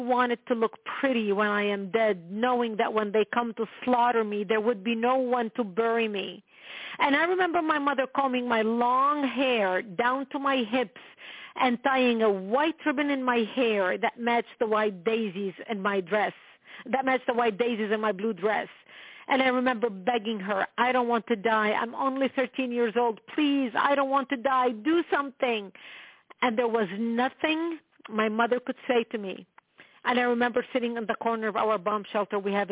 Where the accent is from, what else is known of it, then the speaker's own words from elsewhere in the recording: Lebanon; I was born and raised in Lebanon, which used to be the only majority Christian country in the Middle East.